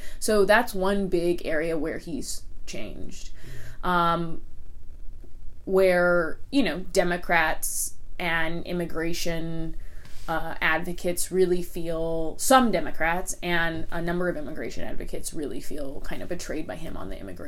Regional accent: West Coast, United States; I mean, I'm from the West Coast, but I now own a house on the East Coast.

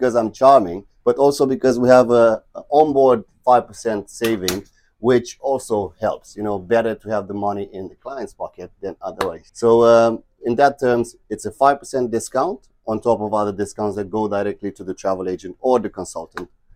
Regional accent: Romania; moved away as an adult; now in South Africa; I'm coming from Romania. I actually live in South Africa for about 15 years

